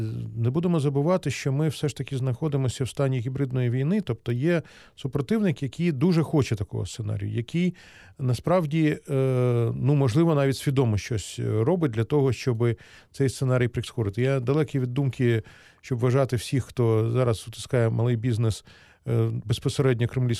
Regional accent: Kyiv, Ukraine; наше рідне місто Київ

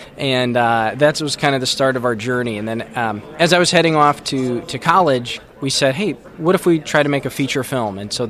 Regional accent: Detroit, Michigan, United States; We grew up in the Midwest. I'm from Detroit, and Chad is from St. Louis area.

